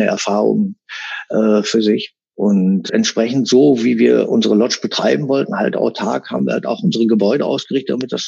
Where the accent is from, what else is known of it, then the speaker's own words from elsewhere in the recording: North Rhine-Westphalia, Germany; Bei uns im Münsterland nennt man sowas Remise.